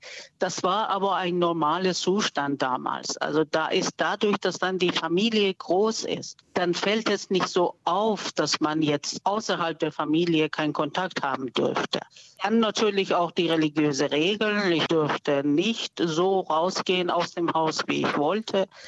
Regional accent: Iran; German is a second language; now in Germany; weil ich ja auch als Iranerin aus dem Iran kam

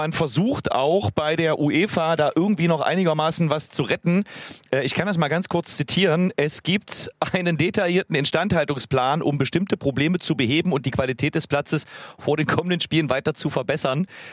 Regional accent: Leipzig, Saxony, Germany; Absolute EM-Favoriten als Fans heute in meiner Heimatstadt in Leipzig.

